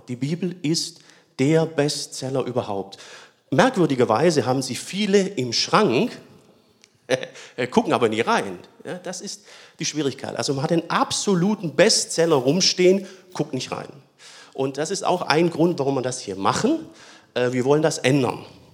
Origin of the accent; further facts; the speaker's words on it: Baden-Württemberg, Germany; accent: Swabian; ich schwätze normalerweise Schwäbisch, ne?